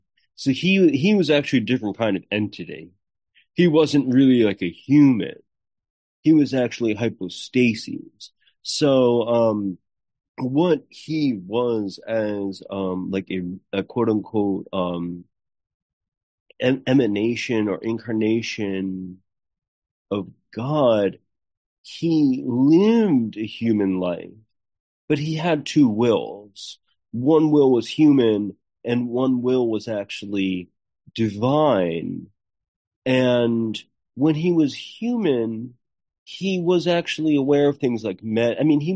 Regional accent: Rutherford, New Jersey, United States; I'm from New Jersey, Rutherford, so for me it's kind of like, if I'm over in like Jersey City, Bayonne area, like it's really easy to see the Statue of Liberty from over there.

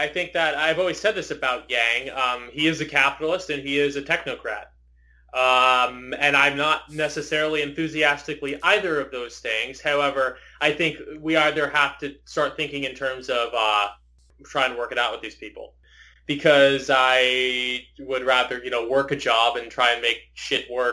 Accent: California, United States; That's what I want to happen as a Californian and as an American.

